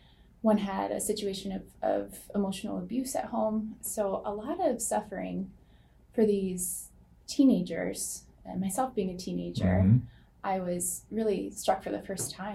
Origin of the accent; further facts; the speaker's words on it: Pittsburgh, Pennsylvania, United States; Yes, I grew up in Pittsburgh, Pennsylvania, the fifth of seven kiddos.